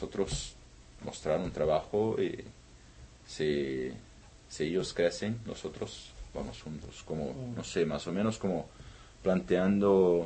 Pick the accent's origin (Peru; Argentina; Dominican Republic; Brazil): Brazil; Spanish is a second language; now in Spain; Soy arquitecto, soy de Brasil